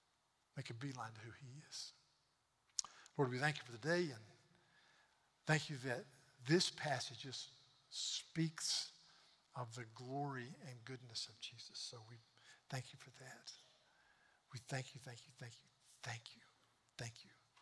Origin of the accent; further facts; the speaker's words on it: North Carolina, United States; Well, I'm from North Carolina. I want to hit him in the nose. I said, you're criticizing my state.